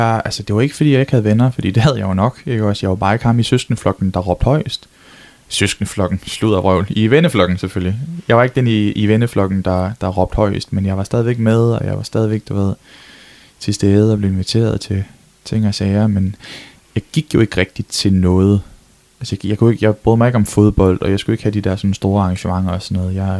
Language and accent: Danish; Skagen, North Denmark Region, Denmark; also born or lived in Frederikshavn; Jeg var født på Frederikshavn sygehus, men født eller vokset op i Skagen. Og så har jeg jo så, jeg er gået i skole i Skagen, og så gået på gymnasiet og haft min ungdom der i Frederikshavn